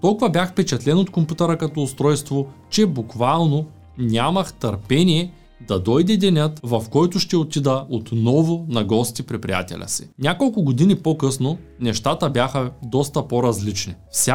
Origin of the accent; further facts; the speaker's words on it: Shumen, Shumen Province, Bulgaria; родния ми град Шумен